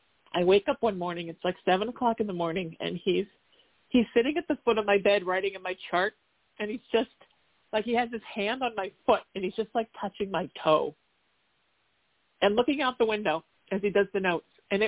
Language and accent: English; Huntington Beach, California, United States; going to school, growing up in Huntington Beach and Newport Beach accordingly.